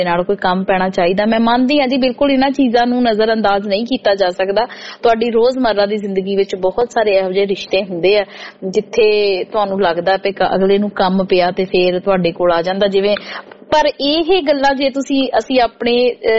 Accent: Punjab, India; ਜਿਸ ਚ ਮੈਂ ਦੁਆਬੇ ਤੋਂ ਬਿਲੋਂਗ ਕਰਦੀ ਹਾਂ।

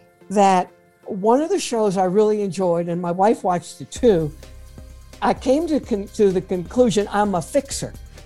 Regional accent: New Orleans, Louisiana, United States; And she let me know she's coming to New Orleans, my hometown.

